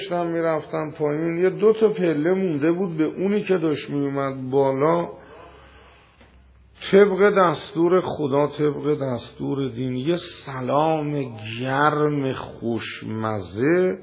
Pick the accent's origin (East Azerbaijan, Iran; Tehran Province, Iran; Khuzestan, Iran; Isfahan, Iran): Isfahan, Iran; گفت آقا اهل کجایی؟ گفتم اصفهان.